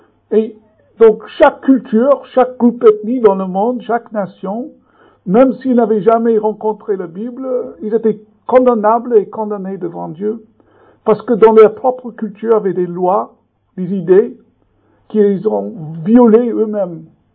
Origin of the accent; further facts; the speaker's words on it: New York, United States; French is a second language; now in France; d'origine américaine, mais j'habite en France depuis bien plus longtemps que j'ai jamais habité aux États-Unis. En fait, je suis issu de la ville de New York.